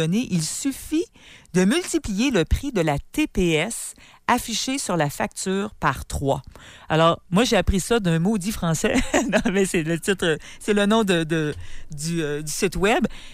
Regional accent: Quebec, Canada; ce sont des Français qui expliquent aux Français comment ça fonctionne chez nous au Québec

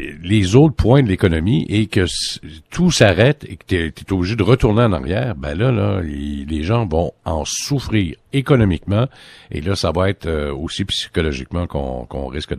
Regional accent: Quebec, Canada; qui ont conçu ça ici chez nous au Québec

